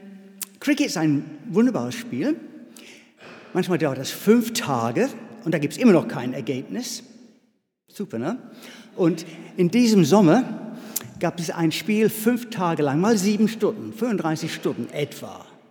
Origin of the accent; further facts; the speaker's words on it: England, United Kingdom; German is a second language; Es geht um etwas typisch Englisches. Naja, ihr wisst ja, wo ich herkomme.